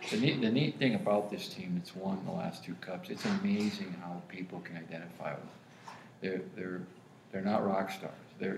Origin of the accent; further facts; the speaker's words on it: United States; I like to be involved because I'm an American.